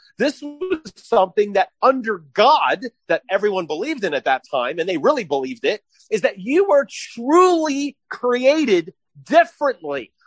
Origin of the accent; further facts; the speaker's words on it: Philadelphia, Pennsylvania, United States; Remember, I come from Philadelphia, and when you go through the Philadelphia school system, at least the way it used to be, Philadelphians take the Constitution very seriously.